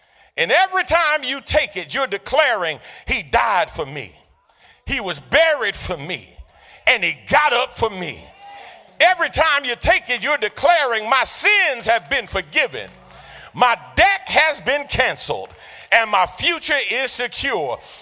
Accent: New York City, New York, United States; As a child growing up in New York City, one of the quick lessons you learned is that you can't go anywhere without crossing the street.

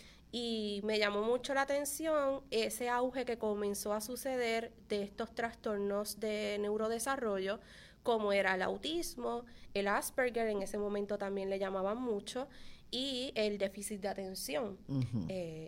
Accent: Lares, Puerto Rico; Ambos también aquí me criaron en Lares.

